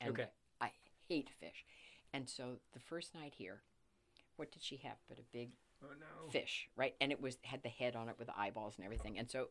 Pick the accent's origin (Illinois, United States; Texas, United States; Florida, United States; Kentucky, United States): Texas, United States; I was raised in Texas where you eat pork, beef, or chicken.